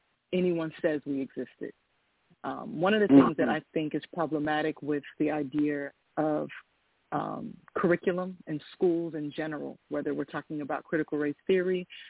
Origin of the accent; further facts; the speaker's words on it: Miami, Florida, United States; And I'm born and raised in Miami, Florida.